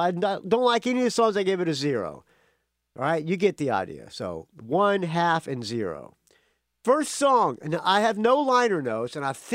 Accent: Jacksonville, Florida, United States; they're playing tonight in my hometown, Jacksonville, Florida, at a club called Jack Rabbit's.

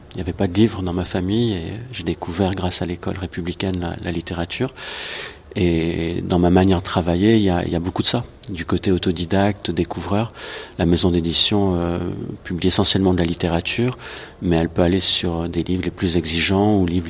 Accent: France; also born or lived in Tahiti / Morocco / Netherlands; je suis français sans l'être tout à fait. J'ai vécu à Tahiti, au Maroc, aux Pays-Bas. J'ai une mère italienne et un père presque belge.

